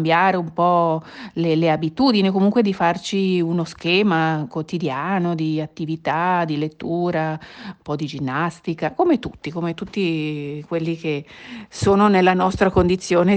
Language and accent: Italian; Bergamo, Lombardy, Italy; Io sono originaria di Bergamo e lì vive tutta la mia famiglia e i miei amici.